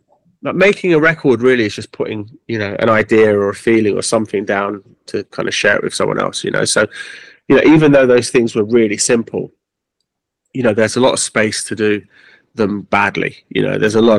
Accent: London, United Kingdom; Which was the name of the street I grew up on in Archway.

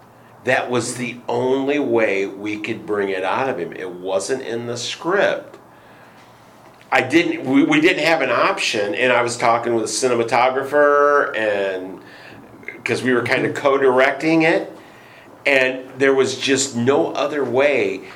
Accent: Michigan, United States; I was primarily a voice actor because I'm from Michigan and I don't have an accent.

